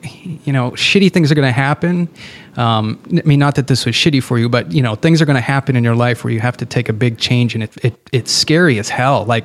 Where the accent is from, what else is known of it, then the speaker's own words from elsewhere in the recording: New Hampshire, United States; also born or lived in Somerville, United States; Yeah, I grew up in New Hampshire, and then after New Hampshire, I headed straight to Boston. I lived over in Davis Square in Somerville.